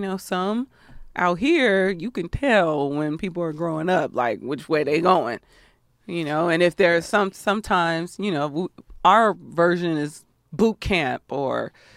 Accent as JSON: {"language": "English", "country": "Austria", "tie": "born or raised there", "said": "I'm originally from Austria, and I spent many years as a child being chased around town by Krampus."}